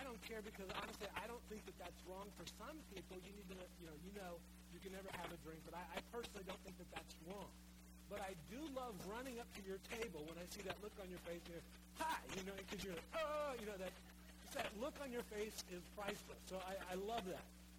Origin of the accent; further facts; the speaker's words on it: Miami, Florida, United States; And I grew up in Miami, Florida, so going to a very conservative college in Kentucky was a real different experience for me.